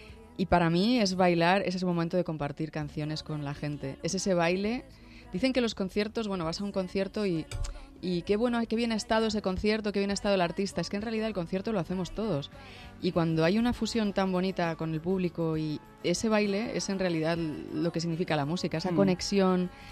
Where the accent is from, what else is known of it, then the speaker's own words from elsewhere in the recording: Madrid, Community of Madrid, Spain; also born or lived in Cuenca; Y yo nací en Cuenca, pero he vivido en Madrid siempre. Entonces, realmente, toda mi vida mis amigos han estado aquí.